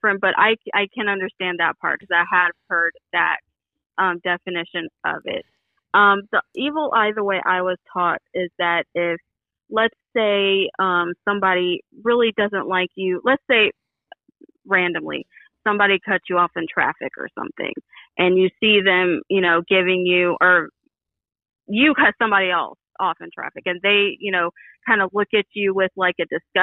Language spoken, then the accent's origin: English; Florida, United States; I'm from Florida.